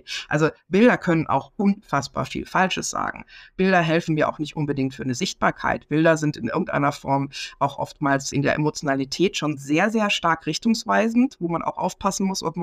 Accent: Baden-Württemberg, Germany; Ich bin im Schwarzwald aufgewachsen, ich liebe Bäume.

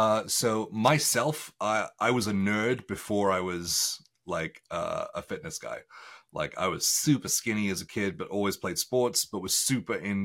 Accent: Wales, United Kingdom; moved away as an adult; also born or lived in Australia; So I'm Welsh, born and raised in Wales in the UK.

